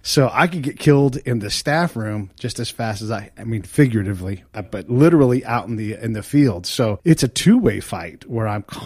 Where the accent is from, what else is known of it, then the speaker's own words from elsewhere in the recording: California, United States; I grew up in the Bay Area, California.